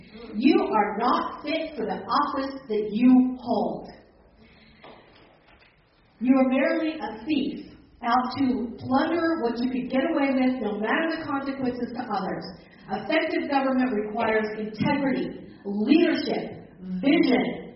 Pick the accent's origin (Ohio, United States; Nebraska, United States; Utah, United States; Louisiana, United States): Utah, United States; Bountiful; I come from Bountiful.